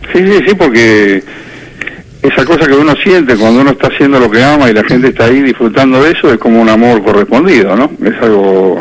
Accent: Villa Diamante, Buenos Aires Province, Argentina; Mira, yo me crié en Villa Diamante, uh-huh. Cuando Horacio Acavalo fue campeón mundial, yo vivía a dos cuadras de su casa.

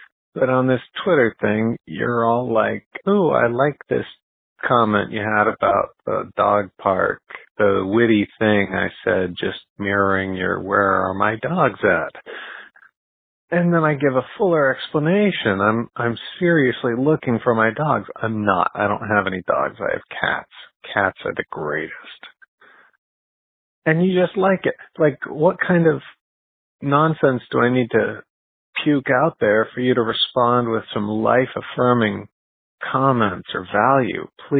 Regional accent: Florida, United States; I was raised in Florida, so I appreciate it

